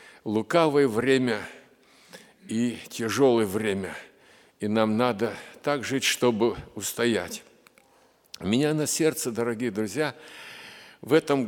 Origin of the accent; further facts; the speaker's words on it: Zaporizhzhia, Zaporizhzhia Oblast, Ukraine; born there; И вот я родился в Запорожье до войны.